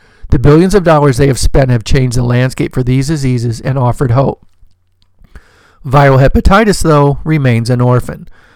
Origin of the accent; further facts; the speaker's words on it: Nigeria; In my home country, Nigeria